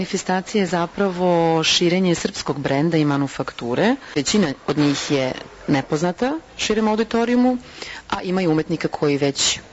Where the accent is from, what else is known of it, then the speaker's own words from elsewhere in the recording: Serbia; also born or lived in Germany; ja sam Srpkinja, moji roditelji su Beograđani. To što sam ja rođena u Nemačkoj, to je onako, prosto se desilo, ja nisam mogla da biram. Vaspitana sam u tom nekom srpskom duhu